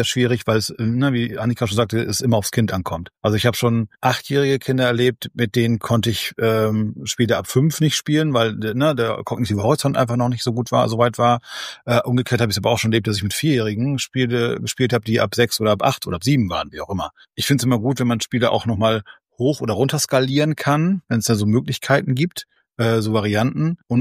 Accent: Lower Saxony, Germany; born there; bin in Ostfriesland geboren.

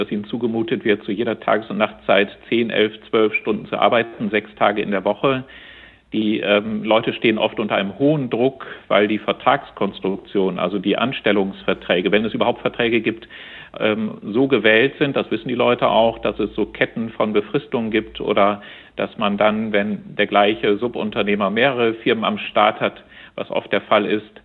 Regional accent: Lower Saxony, Germany; born there; Ich komme gebürtig aus dem Oldenburger Münsterland

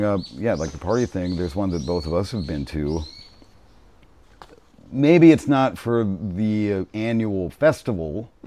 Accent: United States; Usually, at least I'm American, so I talk with a lot of American musicians.

